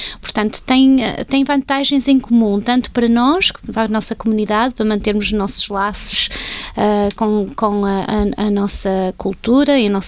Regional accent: Portugal; now in Warrnambool, Australia; nós todos, como portugueses, que estamos aqui neste país tão longe de Portugal

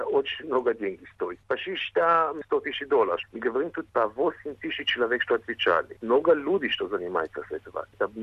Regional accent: Belgium; born there; Russian is a second language; у меня акцент... Я сам не из России, я родился в Бельгии, но родители мои русские.

